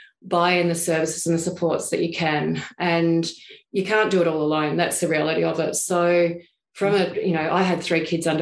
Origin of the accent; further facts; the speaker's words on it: Port Pirie, South Australia, Australia; And so I was this, you know, this young girl growing up in Port Pirie who was just passionate about social issues before social issues became social issues.